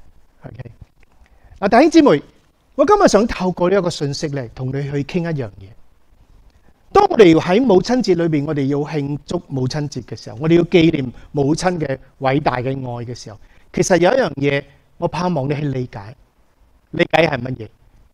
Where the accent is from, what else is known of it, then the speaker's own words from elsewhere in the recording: China; 我们中国人为什么好像很强调孝顺孝敬父母这件事